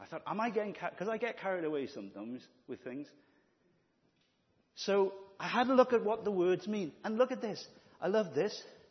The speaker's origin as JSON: {"language": "English", "town": "Merthyr Tydfil", "region": "Wales", "country": "United Kingdom", "said": "And Merthyr people would have said bought. I'm from Merthyr, so I'm mocking myself, really."}